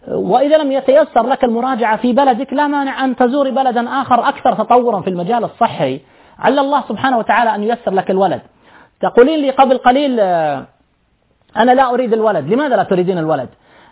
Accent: Saudi Arabia; عندنا في السعودية

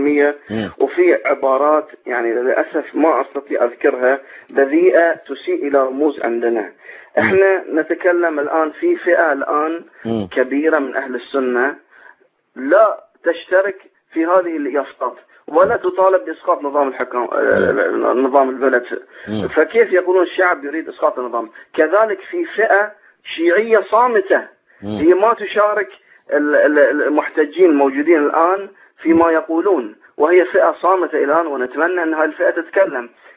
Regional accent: Bahrain; الجمعيات السياسية عندنا في البحرين

